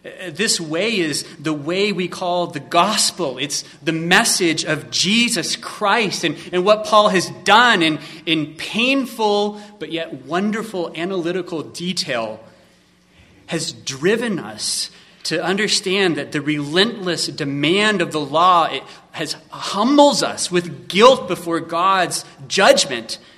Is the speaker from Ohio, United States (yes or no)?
no; California, United States; Kelly, I'm a Californian.